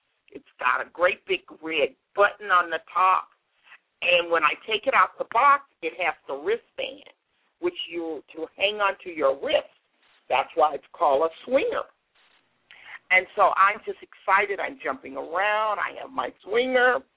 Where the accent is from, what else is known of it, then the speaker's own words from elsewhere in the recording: Compton, California, United States; So once again, I grew up in Compton, California.